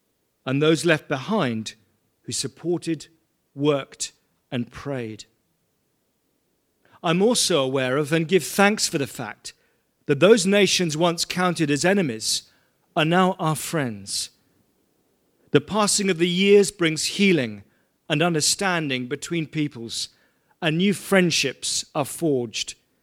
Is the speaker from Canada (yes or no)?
no; England, United Kingdom; I was born and raised in England